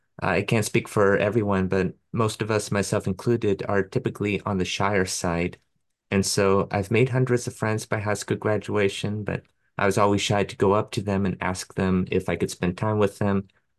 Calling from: Costa Mesa, California, United States; I'm speaking from Costa Mesa in Orange County, California.

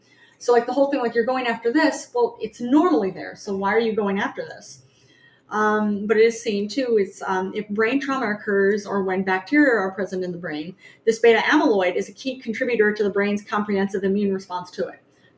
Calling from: Ontario, Canada; Ontario, Canada. Yeah. That's where it is.

